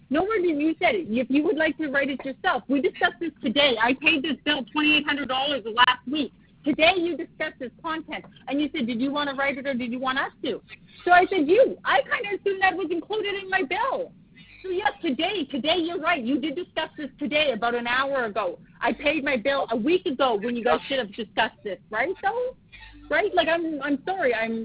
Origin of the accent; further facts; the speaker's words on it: Canada; I'm also Canadian, so this is a lot of money.